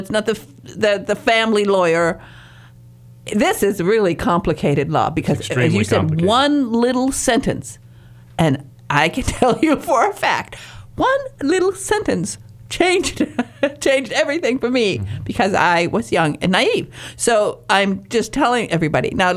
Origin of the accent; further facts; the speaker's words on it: Detroit, Michigan, United States; you know, growing up in Detroit and Motown, I know that all of these artists were